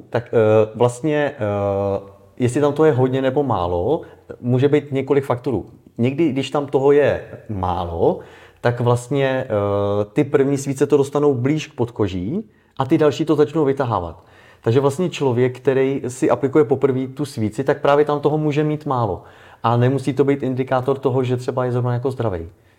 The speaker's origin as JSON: {"language": "Czech", "town": "Příbram", "region": "Central Bohemian Region", "country": "Czechia", "said": "Z Příbrami."}